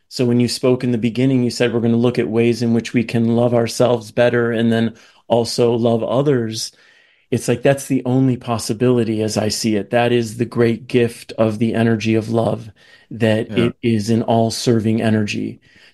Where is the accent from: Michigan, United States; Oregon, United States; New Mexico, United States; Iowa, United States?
Michigan, United States; now in San Francisco, United States; And I'm coming from Michigan. I had just gotten out of college, moved to San Francisco.